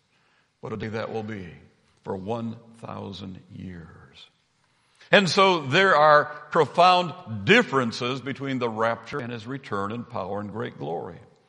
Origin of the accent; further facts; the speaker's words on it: Illinois, United States; now in Duluth, United States; head down to central Illinois to my hometown.